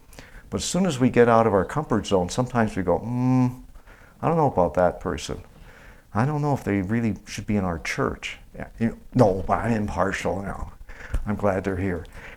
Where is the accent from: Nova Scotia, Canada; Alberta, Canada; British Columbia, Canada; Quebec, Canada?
Quebec, Canada; As many of you know, I grew up in Quebec, and Canada is a bilingual country.